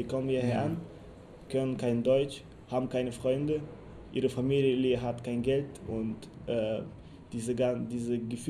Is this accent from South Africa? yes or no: no; Moldova; Ah, das ist ja interessant, du kommst aus Moldawien.